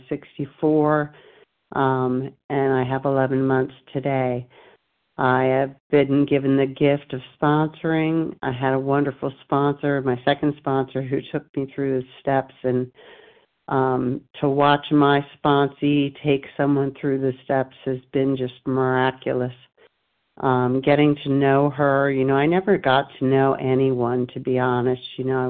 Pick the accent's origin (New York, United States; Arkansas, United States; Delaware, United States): Delaware, United States; I'm from Delaware.